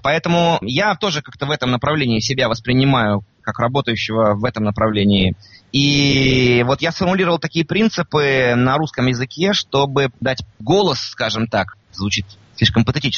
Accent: Moscow, Russia; born or raised there

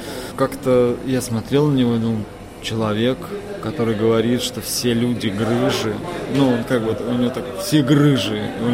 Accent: Pena, Tver Oblast, Russia; мне 31 год, я вырос в Тверской области, в поселке Пена.

